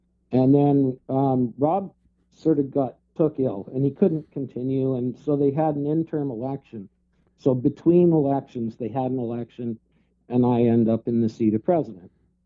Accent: Alberta, Canada; So I come from Alberta. I'm from the recognized, what, you know, the group that's recognizing themselves as the only Métis.

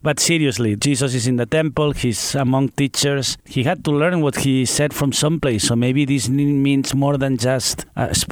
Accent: Catalonia, Spain; English is a second language; And a great feast in my hometown, in Catalonia. The Feast of St. Stephen is an important one, so...

